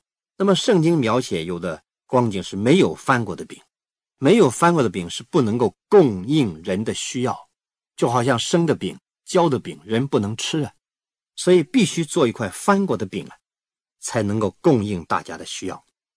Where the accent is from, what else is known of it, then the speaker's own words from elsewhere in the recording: northern China, China; 我是北方人呢、我们北方人常常吃面食，吃饼啊。